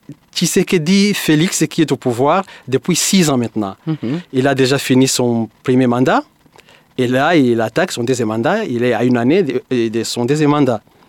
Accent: Uvira, South Kivu, DR Congo; je suis du Kivu, je suis né dans le Kivu, dans l'est de la République démocratique du Congo, dans une petite ville qu'on appelle Uvira. Uvira est à la frontière avec le Burundi.

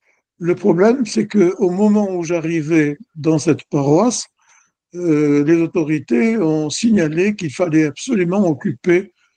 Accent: Cannes, Provence-Alpes-Côte d'Azur, France; Je suis né à Cannes. Et j'ai vécu à Cannes le temps de mes études primaires et secondaires. Et nous étions, mes parents et moi, membres, je suis fils unique, mes parents et moi étions membres de l'Église réformée de Cannes.

